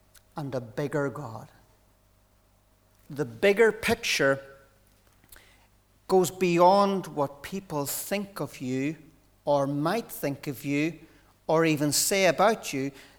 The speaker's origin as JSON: {"language": "English", "town": "Katy", "region": "Texas", "country": "United States", "tie": "born or raised there", "said": "It was okay to be a Christian in Australia. Nobody knew me, and that was okay. But when I was a Christian at home in Katy, there was a cost, there was a price to pay."}